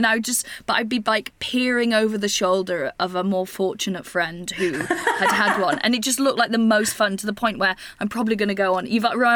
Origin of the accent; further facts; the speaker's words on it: Wales, United Kingdom; I grew up in North Wales, where I live near there now